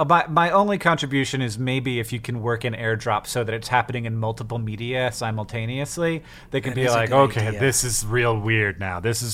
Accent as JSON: {"language": "English", "region": "Florida", "country": "United States", "tie": "born or raised there", "said": "I grew up in Florida where and out here in Montana, like, Montana is a Spanish word."}